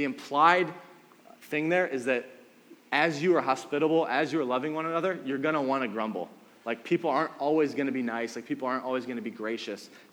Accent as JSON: {"language": "English", "town": "Cleveland", "region": "Ohio", "country": "United States", "said": "I'm not from Cincinnati. I'm from Cleveland. Love the Cavs."}